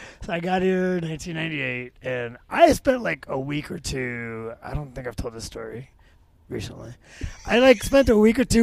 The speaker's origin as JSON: {"language": "English", "town": "Miami", "region": "Florida", "country": "United States", "tie": "born or raised there", "lives_now": "Atlanta, United States", "said": "Yeah. Born and raised in Miami. My parents are born... my dad was born in Puerto Rico. My mom was born in New York. So I'm actually a New Yorkerican. Grew up in South Florida for the first 25"}